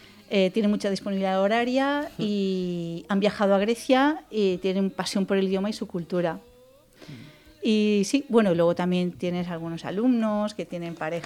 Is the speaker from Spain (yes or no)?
yes; Spain; also born or lived in Athens / Santorini; Soy la única española de la comunidad helénica, pero estoy muy involucrada, puesto que estuve viviendo en Atenas y en Santorini.